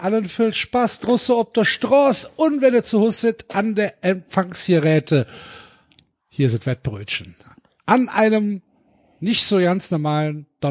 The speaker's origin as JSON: {"language": "German", "town": "Cologne", "region": "North Rhine-Westphalia", "country": "Germany", "said": "Man ist als Kölner nicht in der Altstadt unterwegs."}